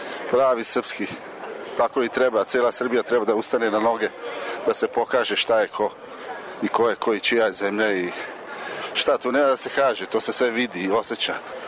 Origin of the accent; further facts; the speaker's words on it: Kakanj, Federation of Bosnia and Herzegovina, Bosnia & Herzegovina; Ja sam iz Bosne, iz Kaknje.